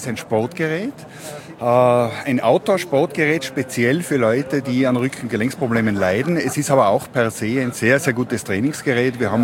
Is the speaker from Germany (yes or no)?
no; Mayrhofen, Tyrol, Austria; born there; gebürtig aus Mayofen im Zillertal.